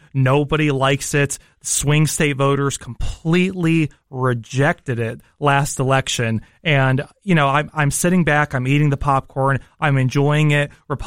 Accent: New York, United States; I love New York City. I grew up in New York State.

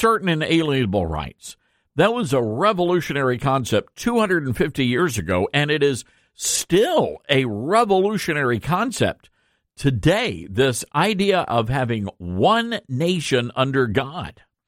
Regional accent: Tennessee, United States; And I'm, as a Southerner, a Tennessean, I'm very familiar with the term carpetbaggers.

